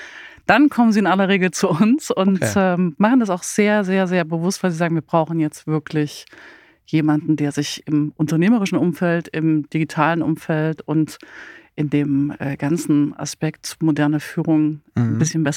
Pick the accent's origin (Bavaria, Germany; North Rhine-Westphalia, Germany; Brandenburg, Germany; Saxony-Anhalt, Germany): Saxony-Anhalt, Germany; born there; now in Berlin, Germany; Ja, ich bin 81 geboren in Sachsen-Anhalt.